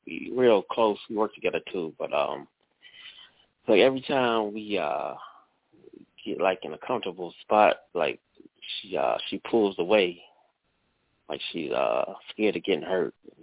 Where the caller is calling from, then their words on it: Cleveland, Ohio, United States; calling from Cleveland, Ohio.